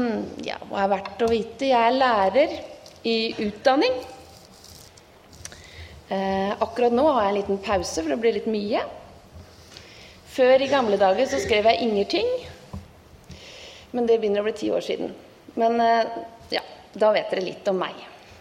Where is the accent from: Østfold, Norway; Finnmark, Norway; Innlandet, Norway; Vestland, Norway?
Østfold, Norway; Askim; now in Kragerø, Norway; Jeg kommer fra Kragerø. Vil si jeg bor i Kragerø, kommer opprinnelig fra Askim.